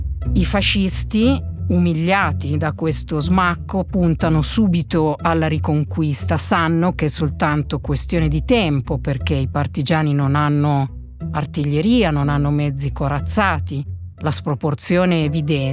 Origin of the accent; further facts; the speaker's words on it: Alba, Piedmont, Italy; sono cresciuta ad Alba